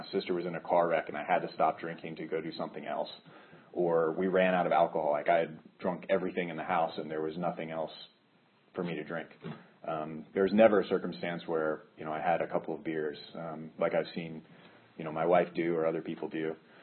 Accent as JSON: {"language": "English", "town": "Franklin", "region": "Tennessee", "country": "United States", "tie": "born or raised there", "said": "I was raised in Franklin, Tennessee, which is like 20 minutes south of Nashville."}